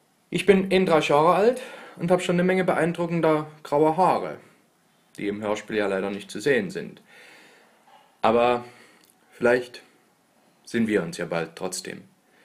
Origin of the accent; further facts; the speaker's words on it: Zittau, Saxony, Germany; born there; now in Mainz, Germany; Ich komme gebürtig aus Zittau in Sachsen, ganz im Osten. Momentan lebe ich in Mainz